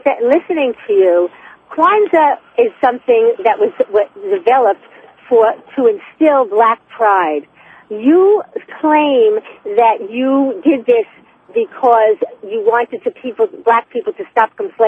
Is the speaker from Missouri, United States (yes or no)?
no; New York, United States; accent: New York; It's called a New York accent. Italian people from New York sound like me too